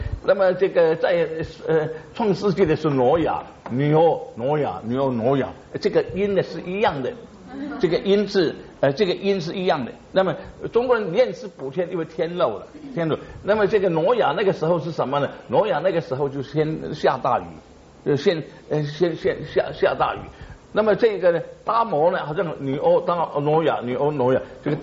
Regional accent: Singapore; 因为从前我小的时候在新加坡，我们就认为说你可以写一封信

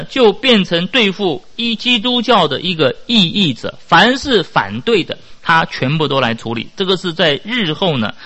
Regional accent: Taiwan; 大家都还记得很小时候都是在台湾都是这样子嘛。

